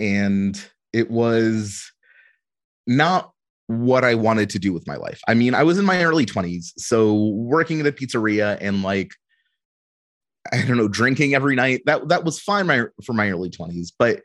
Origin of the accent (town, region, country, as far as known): Ukraine